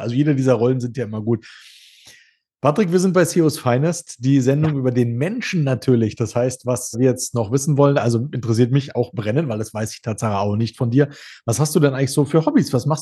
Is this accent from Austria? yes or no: no; Berlin, Germany; now in Munich, Germany; Ich genau, kann weder Segel noch Skifahren als Berliner.